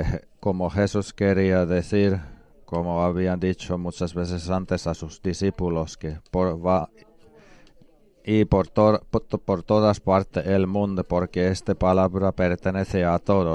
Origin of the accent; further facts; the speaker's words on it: Kuusamo, North Ostrobothnia, Finland; Spanish is a second language; También yo recuerdo mi pueblo, mi aldea en Kuusamo.